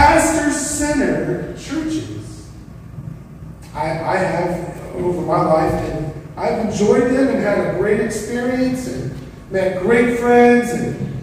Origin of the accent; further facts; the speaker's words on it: California, United States; I'm from Southern California, the hotbed of these churches, a lot of really famous pastors.